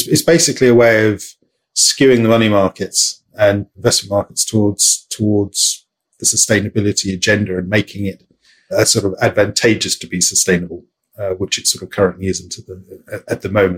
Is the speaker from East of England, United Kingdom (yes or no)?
no; London, United Kingdom; as a Londoner